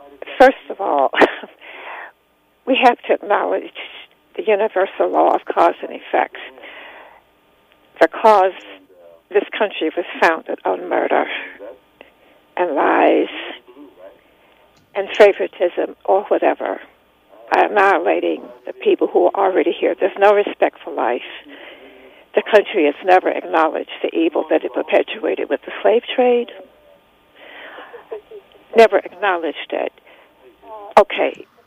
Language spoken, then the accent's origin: English; United States; But I'm ashamed when I go abroad to acknowledge that I'm American with that passport.